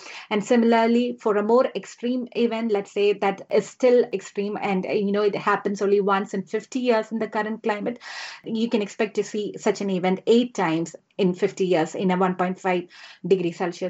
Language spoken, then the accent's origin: English; India; English is a second language; I would just like to reflect on something that comes from my part of the world. I come from India. So we have, we are a monsoon dependent country.